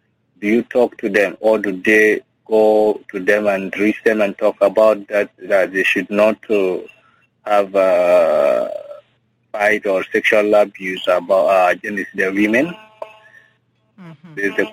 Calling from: Juba, Central Equatoria, South Sudan; You have connected with … from Labar here in Juba.

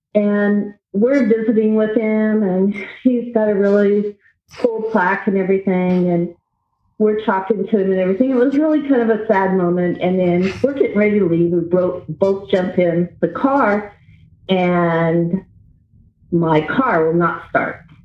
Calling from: Arizona, United States; from Arizona.

